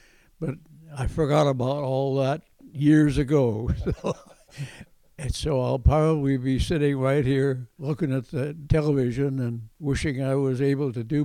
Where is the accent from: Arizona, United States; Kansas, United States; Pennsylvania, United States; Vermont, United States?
Vermont, United States; We got down to 42 below zero one time there that I remember, and that's pretty chilly.